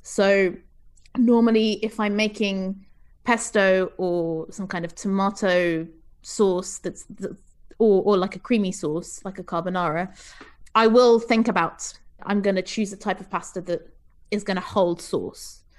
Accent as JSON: {"language": "English", "region": "England", "country": "United Kingdom", "tie": "born or raised there", "also_born_or_lived": "Portugal", "lives_now": "Brussels, Belgium", "said": "I live in Brussels, which is the capital of Belgium. But I'm originally from Portugal, and I grew up in England, which is why I sound British."}